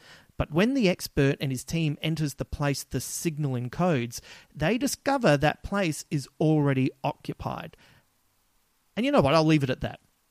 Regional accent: Adelaide, South Australia, Australia; accent: Adelaide; Oh God, my Adelaide accent really kicked in then.

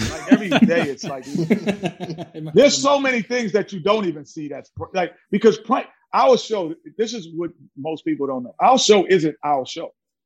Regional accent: New York City, New York, United States; I grew up in New York City. So I used to have to listen to him on radio.

